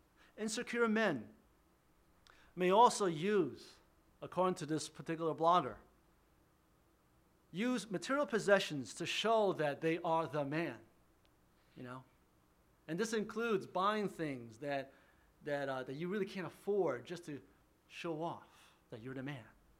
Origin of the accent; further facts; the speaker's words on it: United States; Now, I can say this without being misunderstood as a racist because I am Asian American, okay?